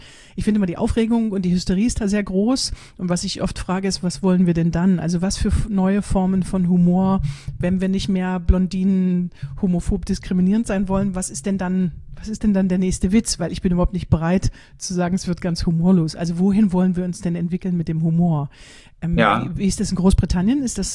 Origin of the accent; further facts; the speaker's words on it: East Germany, Germany; meine Damen, meine Herren, ich bin eine Ossi, ich bin eine Frau